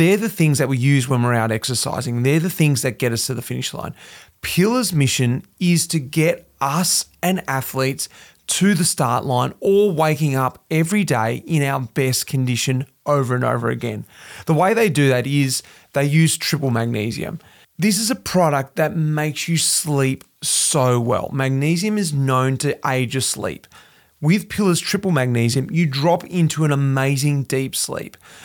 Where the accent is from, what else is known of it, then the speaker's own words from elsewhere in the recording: Melbourne, Victoria, Australia; especially because the company is born right out of my hometown, Melbourne.